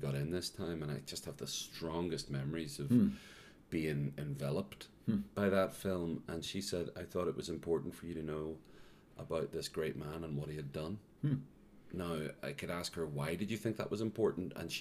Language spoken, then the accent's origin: English; Belfast, Northern Ireland, United Kingdom; And because I grew up in Belfast, and we couldn't get in the first night.